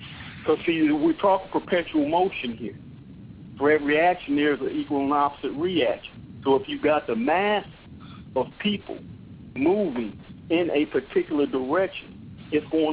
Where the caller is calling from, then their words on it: California, United States; calling from Killer Cali, Lost Scandal.